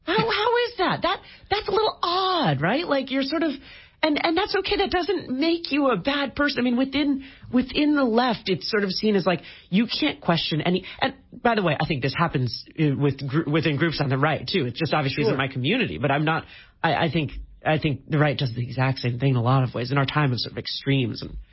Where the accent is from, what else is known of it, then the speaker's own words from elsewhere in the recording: San Francisco, California, United States; I'm from San Francisco. I lived there my whole life.